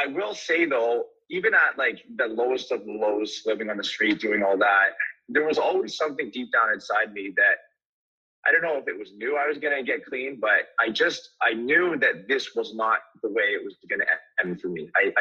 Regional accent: Guelph, Ontario, Canada; also born or lived in St. Catharines; I was born in St. Catharines, but I was raised in Guelph.

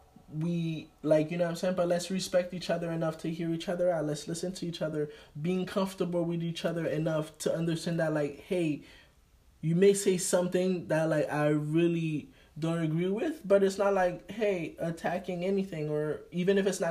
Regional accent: Haiti; I was like, yo, it's crazy how, like, I grew up in Haiti and stuff like that.

